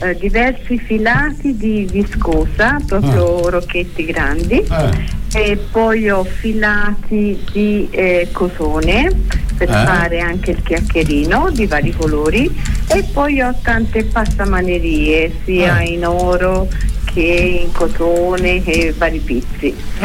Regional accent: Empoli, Tuscany, Italy; io sono di Empoli. Però spesso vengo a Firenze

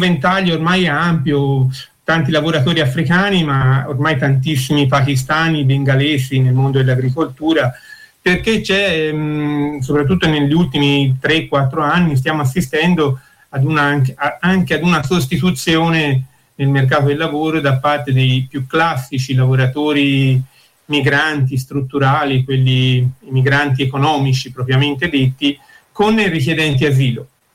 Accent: Colle di Val d'Elsa, Tuscany, Italy; Io sono di Colle Valdezza

